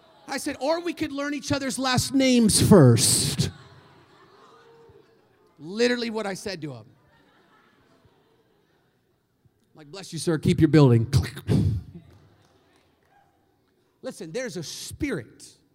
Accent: Seattle, Washington, United States; moved away; I've only lived in Texas for about 4 years now, and I'm new to the Bible Belt. I grew up in Seattle where nobody's saved.

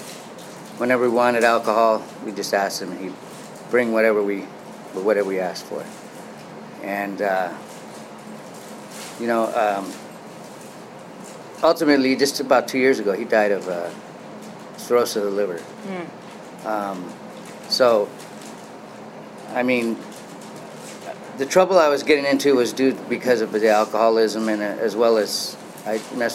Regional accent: Los Angeles, California, United States; They used to manage and co-own a tavern in a town that I was raised in Los Angeles.

